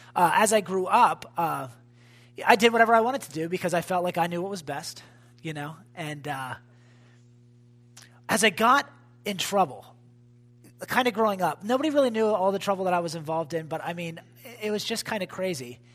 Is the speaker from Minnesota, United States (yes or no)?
no; Mechanicsburg, Pennsylvania, United States; I'll just start about talking about where I came from. I'm from Mechanicsburg, Pennsylvania. Do you guys know where that's at? It's where Global Awakening is. It's in a valley.